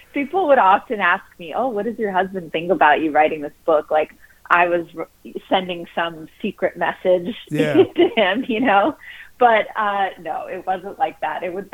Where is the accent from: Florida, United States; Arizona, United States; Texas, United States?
Arizona, United States; Phoenix; now in Los Angeles, United States; I do have an in-person event in Phoenix, which is my hometown